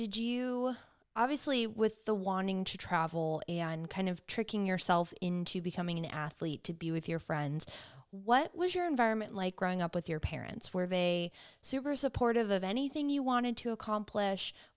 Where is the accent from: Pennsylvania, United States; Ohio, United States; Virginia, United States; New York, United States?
Ohio, United States; Cleveland; And I think I grew up very similarly where I grew up in Cleveland.